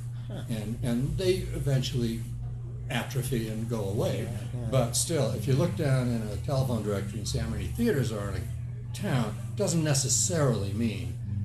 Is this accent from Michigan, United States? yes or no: no; Walla Walla, Washington, United States; I grew up, my parents started the little theater in the town that I grew up in Walla Walla, Washington.